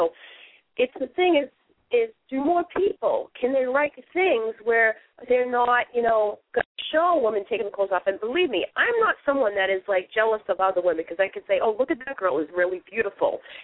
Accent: Boston, Massachusetts, United States; But it does show that where I'm from Boston, and it's like that's why I want to keep it.

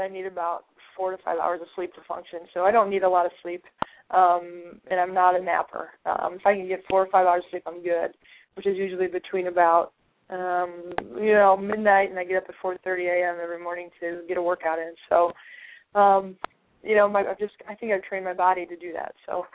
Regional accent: Chicago, Illinois, United States; I grew up in Chicago during the time when the Bulls were winning their 6 championships

